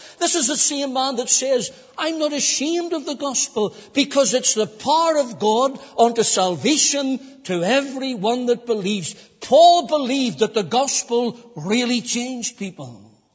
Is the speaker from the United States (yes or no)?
no; Cookstown, Northern Ireland, United Kingdom; When I was a young Christian, Growing up in the Cookstown Church, I used to sit beside this elderly couple.